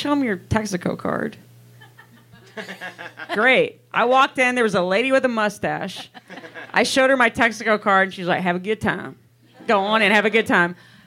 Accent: Texas, United States; And where I grew up in Texas, I went to Sam Houston State University.

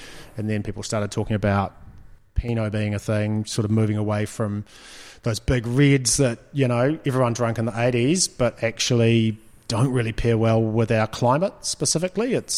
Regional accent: Christchurch, Canterbury, New Zealand; and I grew up in Christchurch, so I understand.

